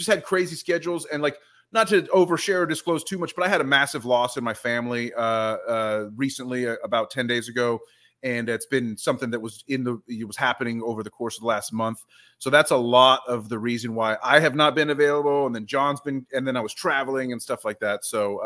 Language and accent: English; Texas, United States; You know I'm going to win that because I'm from Texas.